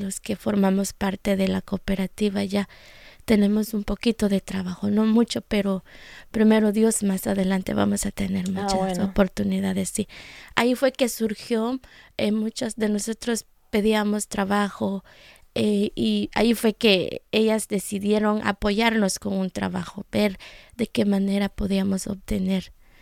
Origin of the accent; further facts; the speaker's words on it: Petén, Guatemala; Vengo de Guatemala.